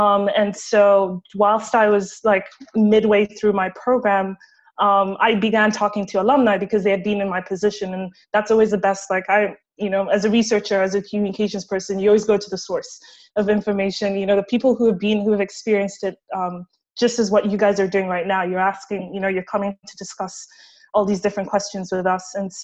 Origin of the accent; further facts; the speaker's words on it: Kenya; So I'm originally from Kenya, and my focus has been in food anthropology at the university.